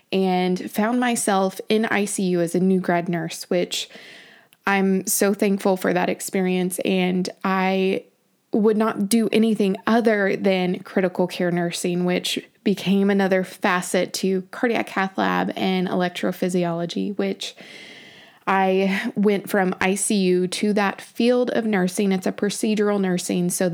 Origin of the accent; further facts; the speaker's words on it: the South, United States; So I grew up in the South. I know I don't have a Southern accent. Most people are like, where's your Southern accent? I don't know. I guess I left it at home.